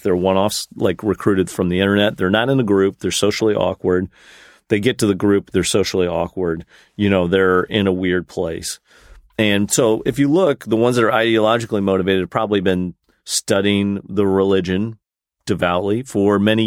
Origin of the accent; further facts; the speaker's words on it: United States; Well, he's an American. I'm an American.